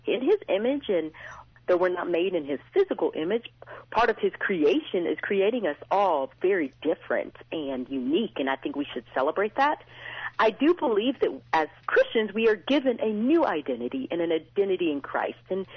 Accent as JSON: {"language": "English", "region": "the South", "country": "United States", "tie": "born or raised there", "said": "it really is a story of just my growing up in the South and my vision for diversity"}